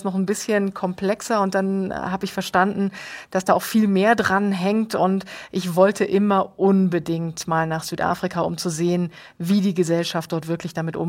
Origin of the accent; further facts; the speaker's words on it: East Germany, Germany; ich bin in der DDR aufgewachsen